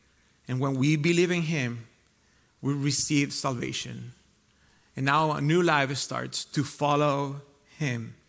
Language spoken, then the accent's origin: English; Costa Rica; also born or lived in Spain; now in United States; Born in Spain, lived 18 years in Costa Rica, and became a citizen in Costa Rica, came here 13 years ago almost, and became a citizen, an American citizen.